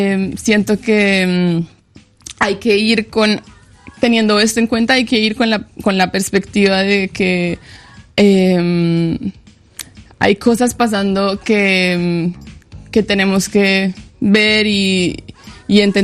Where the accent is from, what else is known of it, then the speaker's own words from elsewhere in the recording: Pereira, Risaralda, Colombia; Y es una estatua que está en Pereira, en mi ciudad natal, en la plaza central